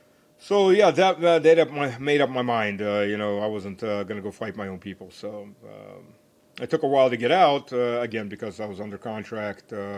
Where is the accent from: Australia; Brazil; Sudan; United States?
United States; Charlotte, North Carolina; But I grew up in the South in the climax of the Cold War. In the city of Charlotte, which at that point had about 500,000 people and probably some like 40 Russian speakers.